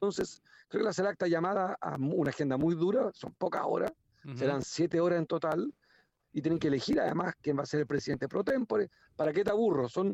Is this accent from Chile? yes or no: yes; Chile; hablo por el mío, yo soy chileno, importamos el 90% del petróleo y del gas.